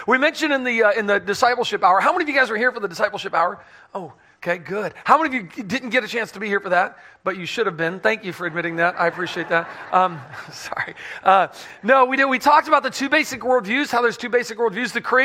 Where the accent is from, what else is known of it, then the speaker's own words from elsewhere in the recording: Pensacola, Florida, United States; I am from Pensacola, Florida. Pensacola is all the way up in the panhandle, so it's just underneath Alabama.